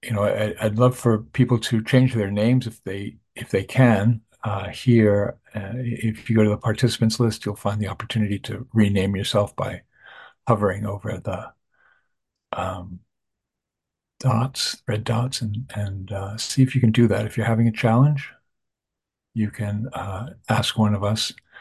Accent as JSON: {"language": "English", "region": "New York", "country": "United States", "said": "I'm from New York, and I've been to, gosh, I think 8 ABCs"}